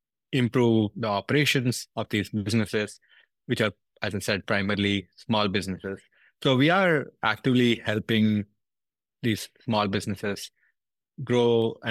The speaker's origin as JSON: {"language": "English", "country": "India", "tie": "born or raised there", "said": "So I grew up in India and originally in a small town"}